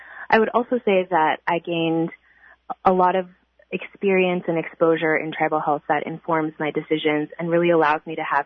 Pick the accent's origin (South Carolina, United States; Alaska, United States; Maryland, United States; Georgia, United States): Alaska, United States; So being away from my hometown has been really difficult, but I am trying to do my part to help Alaska flatten the curve so that I can travel home when it's safe.